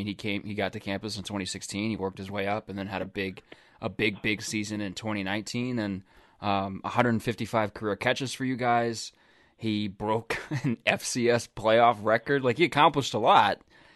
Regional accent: Oklahoma, United States; I'm from Oklahoma, so my family follows them very closely, has for a really long time.

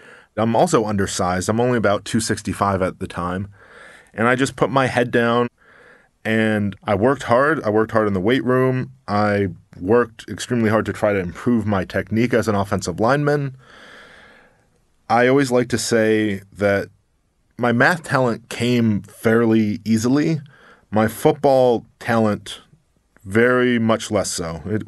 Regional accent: Buffalo, New York, United States; I grew up in Buffalo, New York. I grew up with my mother.

